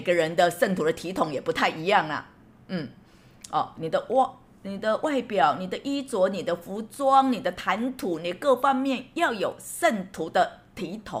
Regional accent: Taiwan; 那呢我们台湾人表达就会说，哎呀不客气，这是应该的哦

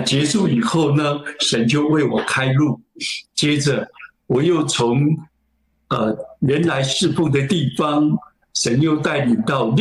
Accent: China; 那我们自己是中国人

